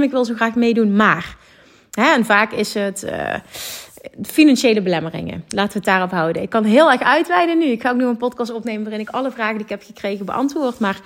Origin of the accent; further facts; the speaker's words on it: Netherlands; ik kom uit een uithoek van Nederland.